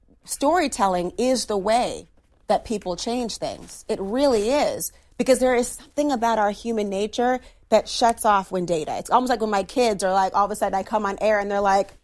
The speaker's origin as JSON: {"language": "English", "region": "Minnesota", "country": "United States", "said": "I look back to in my home state of Minnesota"}